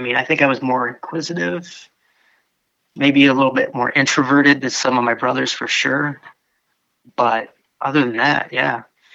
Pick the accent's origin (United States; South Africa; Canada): United States; Hemlock, Michigan; Well, you know Hemlock, Michigan, yeah.